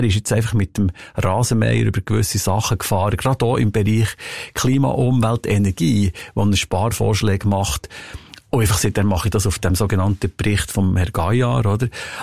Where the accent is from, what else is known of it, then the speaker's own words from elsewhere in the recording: Bern, Switzerland; Ich glaube, die Werte, die wir bei uns im Berner Oberland haben, die habe ich verinnerlicht, selbstverständlich.